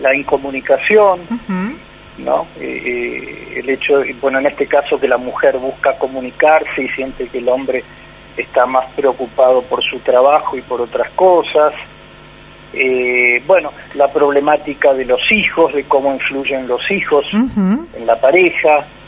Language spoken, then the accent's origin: Spanish; Buenos Aires, Argentina; born there; moved away as an adult; also born or lived in Germany / Ibiza, Spain; now in Tandil, Argentina; Yo soy nacido en Buenos Aires.